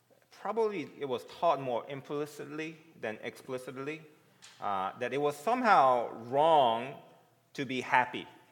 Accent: Bible Belt, United States; I come from the Bible Belt, so that was a big deal back then, right?

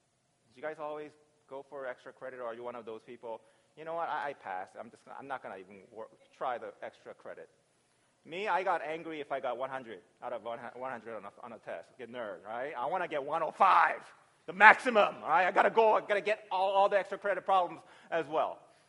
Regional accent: Virginia, United States; I came to Washington, a state I've never been to because I grew up in Virginia, East Coast, right?

